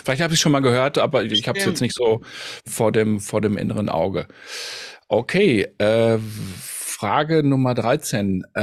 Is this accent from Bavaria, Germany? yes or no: no; Münster, North Rhine-Westphalia, Germany; now in Gelsenkirchen, Germany; Ich bin ja ursprünglich Münsteraner, wohne jetzt in Gelsenkirchen, so wie du im Ruhrgebiet.